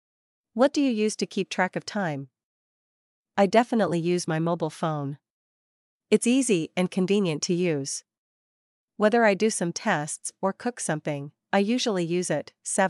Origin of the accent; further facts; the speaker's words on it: Vietnam; born or raised there; now in Ho Chi Minh City, Vietnam